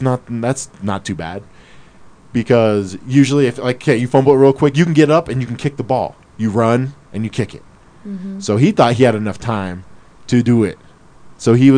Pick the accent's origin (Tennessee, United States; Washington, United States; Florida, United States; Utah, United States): Utah, United States; American Fork; I grew up in American Fork.